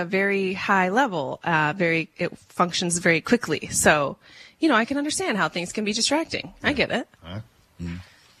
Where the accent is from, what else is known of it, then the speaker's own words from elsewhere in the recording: Florida, United States; born there; I mean, I am actually born in Florida, so I could say that I'm from Florida.